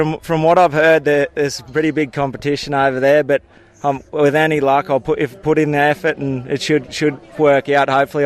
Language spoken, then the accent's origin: English; Inverell, New South Wales, Australia; and I'm from Inverell, New South Wales.